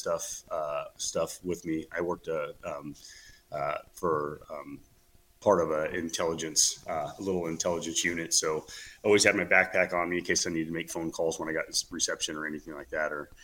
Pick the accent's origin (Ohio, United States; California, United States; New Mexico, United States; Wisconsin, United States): California, United States; So, you know, I was from California. So I blacktail hunt, quite a bit.